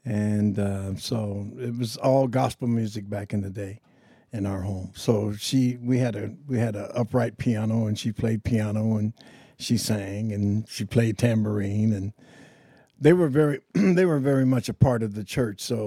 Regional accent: Bakersfield, California, United States; growing up in Bakersfield was quite an adventure. I was a different kind of guy. I had a bicycle, and so by the time I was 8 years old, I was selling papers downtown Bakersfield.

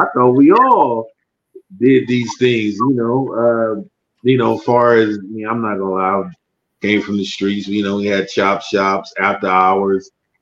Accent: Detroit, Michigan, United States; I'm from Detroit.

